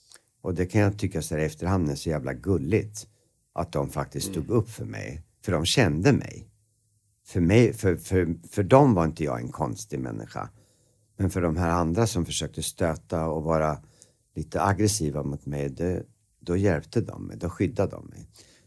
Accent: Eskilstuna, Södermanland, Sweden; Alltså, det hade jag kunnat ha på mig hemma i Eskilstuna

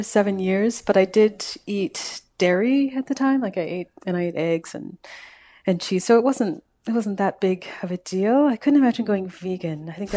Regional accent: Calgary, Alberta, Canada; now in Vancouver Island, Canada; I'm from Calgary.

